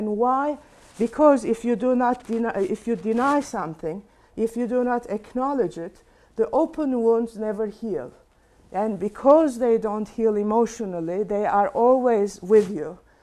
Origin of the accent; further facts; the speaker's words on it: Istanbul, Turkey; I have been born and raised in Turkey, in Istanbul.